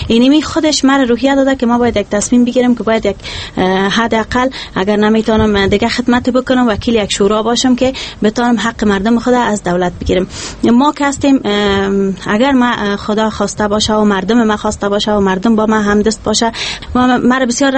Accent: Kabul, Afghanistan; چون از کابل هستم، تولدم در کابل شده، پدرم از رکاخان است، فامیل من از یک فامیل روشن فکر هستم

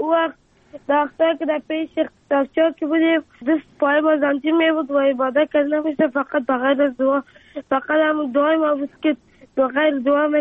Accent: Afghanistan

